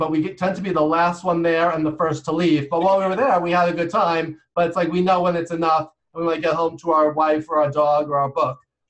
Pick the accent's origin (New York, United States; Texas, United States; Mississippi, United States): New York, United States; people never assume I'm an introvert because I'm from New York. I talk loud, I talk fast